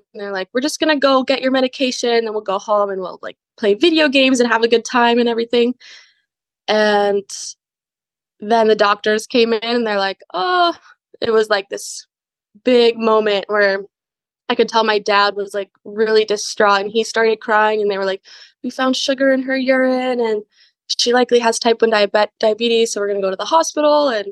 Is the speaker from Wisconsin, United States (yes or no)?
yes; Wisconsin, United States; I grew up in Wisconsin, and I just moved back after a few years of, first I went to college in Colorado, and then I lived in Hawaii for a little while, and now I'm back here.